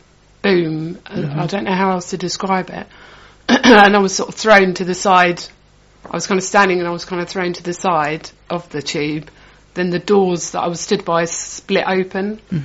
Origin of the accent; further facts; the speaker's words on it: Sittingbourne, South East England, United Kingdom; now in London, United Kingdom; From Kent.